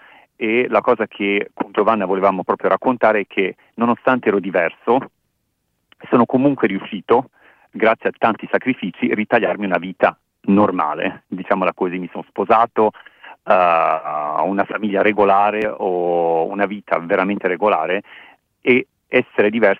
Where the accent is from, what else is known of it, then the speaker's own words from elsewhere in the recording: Croatia; born there; sono nata in Croazia quasi 43 anni fa